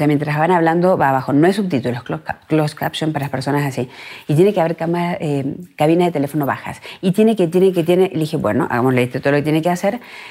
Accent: Argentina; Yo vengo de Argentina, donde no existe el baby shower.

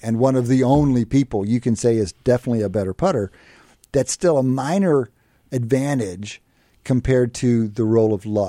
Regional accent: Texas, United States; I'm not very schematic for Jewish. I'm from West Texas.

